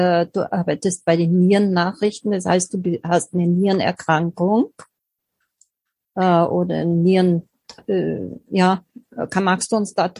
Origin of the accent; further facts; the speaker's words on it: Austria; jetzt könnt ihr hören, ich komme auch aus Österreich